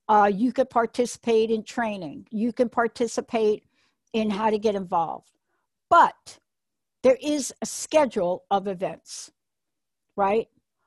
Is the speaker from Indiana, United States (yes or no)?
no; New York City, New York, United States; I grew up in New York City, so I don't know how much I really wonder about it.